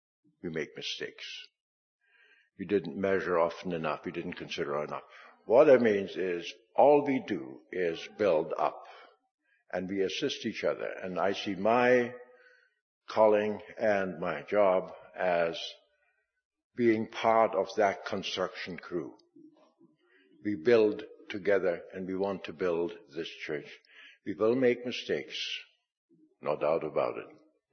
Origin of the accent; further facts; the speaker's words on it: Paraguay; in my childhood church where I grew up in Paraguay